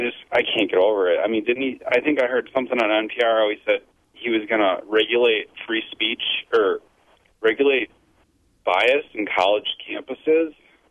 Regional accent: Janesville, Wisconsin, United States; now in Appleton, United States; I guess Paul Ryan, he's from my hometown, Janesville.

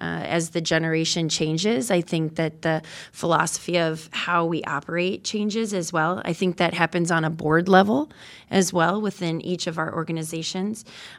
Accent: Illinois, United States; Well, I'm from Illinois, but not from Chicago.

